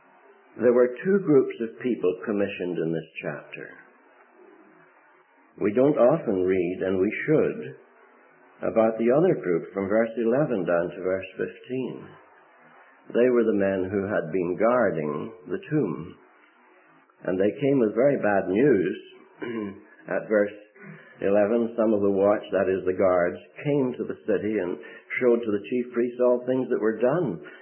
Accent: Northern Ireland, United Kingdom; also born or lived in Canada / United States / Angola; I was born and brought up in Northern Ireland. I did live in Canada and was in the States a lot for about 20 years, back in Ireland now, but I also spent 35 years in Angola.

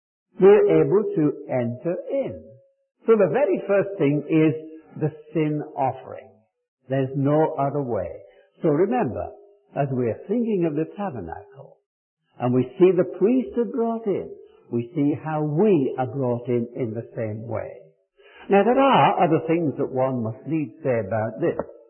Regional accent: Wales, United Kingdom; accent: Welsh; I was born in a small village in South Wales. My people are not Welsh. I'm not Welsh, but I spoke Welsh and English. English with a very strong Welsh accent. It made me a laughing stock of the boys when I went into the north of England.

